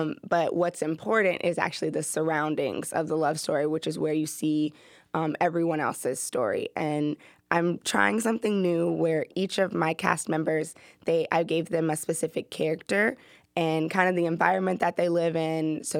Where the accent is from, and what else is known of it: Atlanta, Georgia, United States